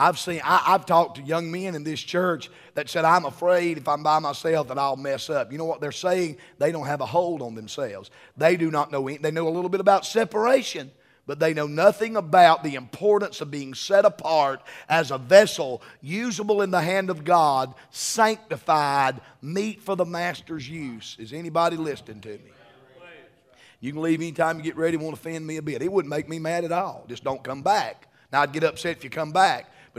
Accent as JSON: {"language": "English", "region": "Southern United States", "country": "United States", "said": "And we're from the South."}